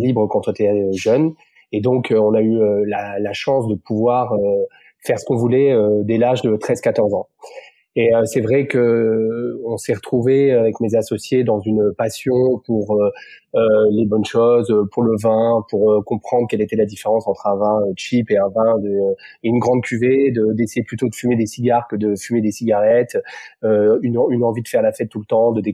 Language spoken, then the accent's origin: French; Montpellier, Occitanie, France; born there; Donc en fait, je suis né à Montpellier comme mes deux business partners.